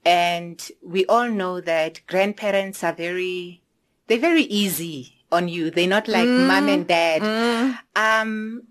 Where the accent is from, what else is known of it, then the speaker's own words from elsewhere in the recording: Free State, South Africa; I grew up in the Free State. I was born in Kroonstad.